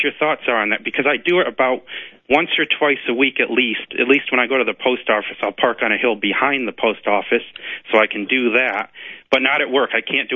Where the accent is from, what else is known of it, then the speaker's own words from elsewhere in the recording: Connecticut, United States; I'm originally from northwestern Connecticut, and I'm a thrifty Yankee at heart.